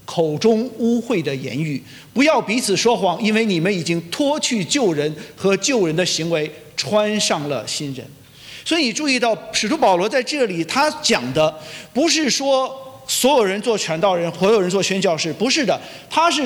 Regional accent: China; 我们中国人说叫万般皆下品，唯有什么？

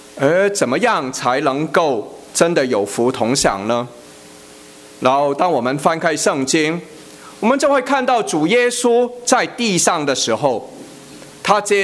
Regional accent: China; 然后我们都是中国人，所以我们从中文字来看

